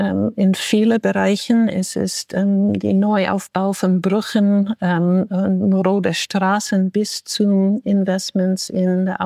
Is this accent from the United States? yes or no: yes; United States; German is a second language; ich bin Amerikanerin, die jetzt in Europa wohnt.